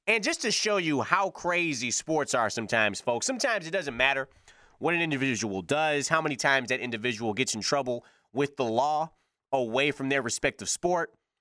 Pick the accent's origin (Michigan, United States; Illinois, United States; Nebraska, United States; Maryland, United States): Michigan, United States; Detroit; Coupled with the fact that I am from Detroit, the west side of Detroit, grew up having to, of course, be a Detroit Lions guy as well.